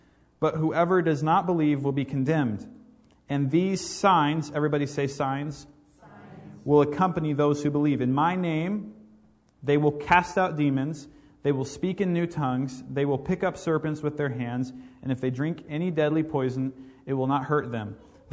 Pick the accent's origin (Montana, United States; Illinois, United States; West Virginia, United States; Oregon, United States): Oregon, United States; also born or lived in Ecuador; now in San Diego, United States; Here we are in San Diego. I grew up in Oregon. I was a missionary in Ecuador.